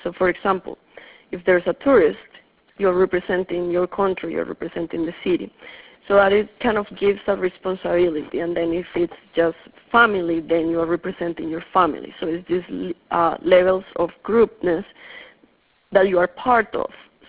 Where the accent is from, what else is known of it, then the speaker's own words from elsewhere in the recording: Colombia; Well, I grew up in Colombia, and I come from a family that is from a specific region that is considered one of the most friendly people there.